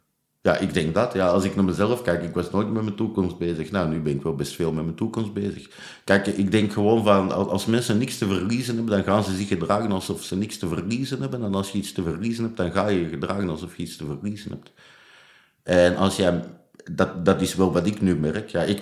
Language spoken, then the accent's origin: Dutch; Belgium; Ja, ik kom uit België, wij zitten nog op de trein.